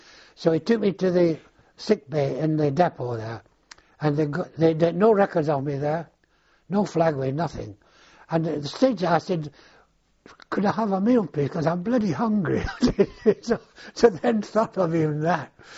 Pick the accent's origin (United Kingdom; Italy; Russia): United Kingdom; England; And eventually I arrived in Southampton, and this is an interesting part of my home country.